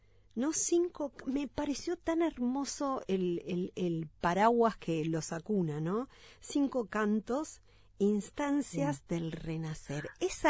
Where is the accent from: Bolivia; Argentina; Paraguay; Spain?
Argentina; now in Uruguay; yo también soy argentina y cuando vine para acá y escuché por primera vez murga